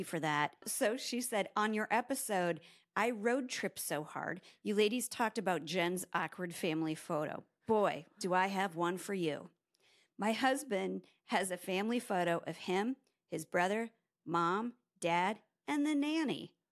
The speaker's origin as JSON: {"language": "English", "region": "Utah", "country": "United States", "said": "Oh wait, we're from Utah, so that seems about right."}